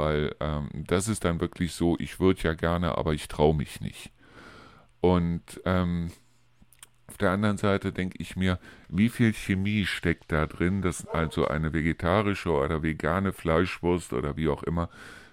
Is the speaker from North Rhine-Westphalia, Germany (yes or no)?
yes; Neuss, North Rhine-Westphalia, Germany; Und ich komme aus Neuss. Ja, in Neuss gibt es auch Bauernhöfe drumherum.